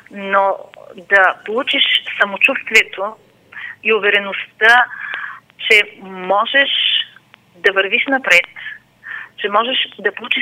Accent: Gabrovo, Gabrovo Province, Bulgaria; Аз съм от Габрово. В моя град е роден един от най-големите индустриалци на България

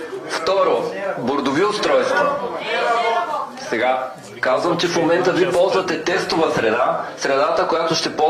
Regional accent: Gabrovo Province, Bulgaria; пък и съм от Габровско, така че там сме сметкаджи.

